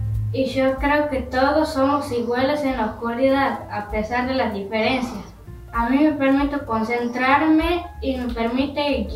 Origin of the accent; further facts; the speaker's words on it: Villa Silípica, Santiago del Estero, Argentina; Tengo 12 años, soy de la localidad de Villa Silípica, provincia de Santiago del Estero.